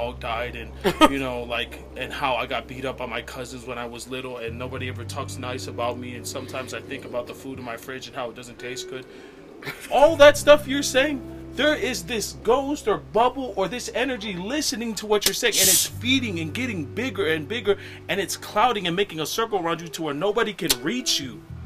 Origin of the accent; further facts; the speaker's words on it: United States; born there; Even though I'm Tongan American and born here in America, I still love my Tongan country